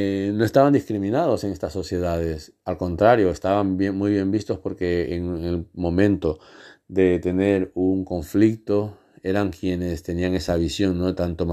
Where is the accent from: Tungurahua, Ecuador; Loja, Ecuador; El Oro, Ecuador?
El Oro, Ecuador; Arenillas; soy de Ecuador, soy de Arenillas